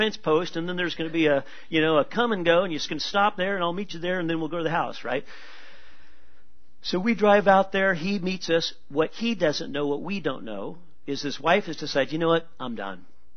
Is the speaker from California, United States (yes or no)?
yes; California, United States; There are Ku Klux Klan. We're from California.